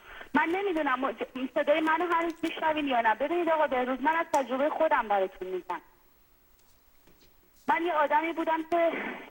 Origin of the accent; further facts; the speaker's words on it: Iran; ما ایرانی هستیم، ما یک فرهنگ چندین هزار ساله پشت سرمونه.